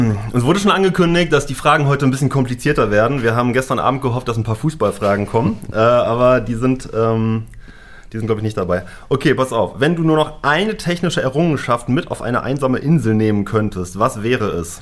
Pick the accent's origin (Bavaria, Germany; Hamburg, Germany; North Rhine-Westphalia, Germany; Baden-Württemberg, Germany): North Rhine-Westphalia, Germany; Düsseldorf; Ich bin ja aus Düsseldorf und großer Fortuna Düsseldorf-Fan.